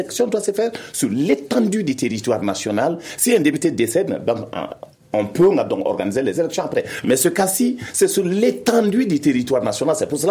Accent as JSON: {"language": "French", "town": "Bankass", "region": "Mopti", "country": "Mali", "said": "parce que je suis de Bankass. Je vis la réalité tous les jours."}